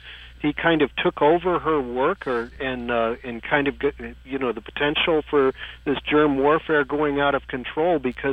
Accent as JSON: {"language": "English", "town": "San Francisco", "region": "California", "country": "United States", "said": "I'm from San Francisco, and south of us, down in Monterey"}